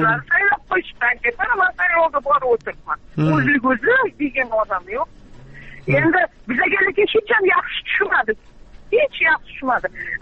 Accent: Xalqobod, Tashkent Region, Uzbekistan; Voy, Toshkent oblasi, Yangiyo'l rayon, Xalqobod posyolkasidanman.

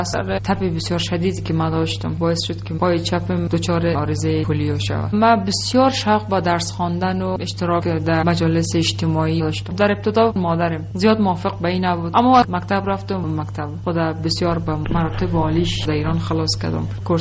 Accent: Afghanistan; من گفتم من افغانستانم.

